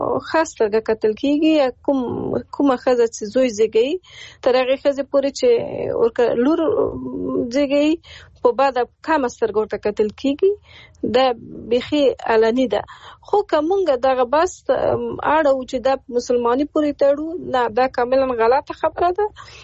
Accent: Afghanistan; زه په افغانستان کې پیدا شوې او لویه شوې یم

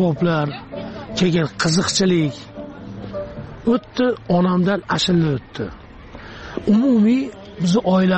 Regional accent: Oltiariq, Fergana Region, Uzbekistan; born there; moved away; also born or lived in Osh, Kyrgyzstan; O'zi aslida Farg'onaning Oltarig'ida tug'ilganman. Keyin 83-yil O'shga ko'chib kelganmiz, chunki dadam militsiya xodimi edi.

